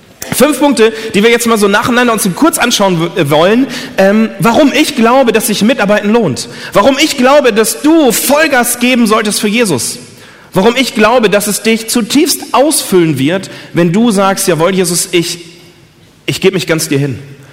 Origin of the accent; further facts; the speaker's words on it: Lemgo, North Rhine-Westphalia, Germany; Ich komme aus Lemgo. Das ist in der Nähe von Bielefeld.